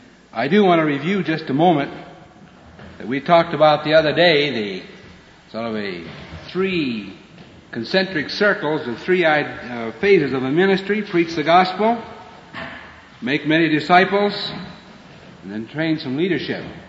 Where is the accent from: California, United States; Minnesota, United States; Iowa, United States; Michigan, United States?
Iowa, United States; born there; I was born in Iowa and was corn-fed, as anybody can tell.